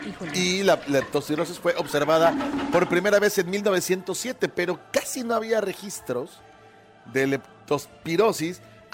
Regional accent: Colombia; Hoy como colombiano no respondo

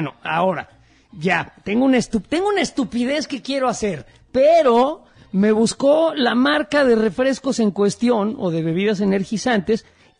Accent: Mexico; me parece insultante como ciudadano mexicano que mis impuestos se usen

